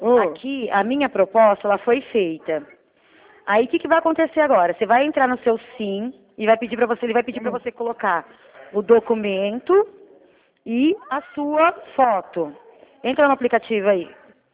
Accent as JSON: {"language": "Portuguese", "town": "Sumaré", "region": "São Paulo", "country": "Brazil", "tie": "born there", "lives_now": "Campinas, Brazil", "said": "Eu nasci em Sumaré."}